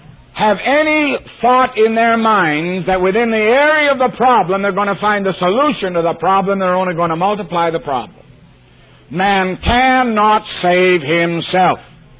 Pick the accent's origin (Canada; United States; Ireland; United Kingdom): Canada; Now, I'm a Canadian. I'm a visitor in your country.